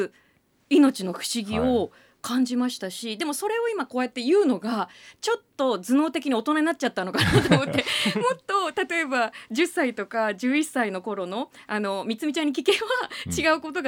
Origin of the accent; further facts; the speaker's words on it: Hiroshima, Japan; 私は広島出身なので